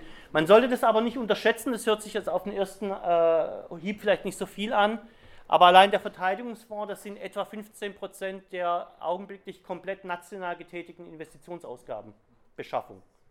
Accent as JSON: {"language": "German", "region": "Baden-Württemberg", "country": "Germany", "said": "Ich komme ja aus Schwaben"}